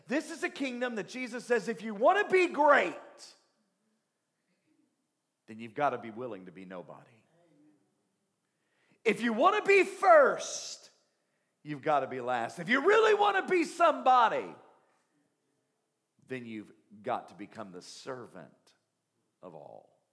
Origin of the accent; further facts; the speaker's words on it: Kentucky, United States; Y'all know what double cousins are? I told you I'm from Southeast Kentucky.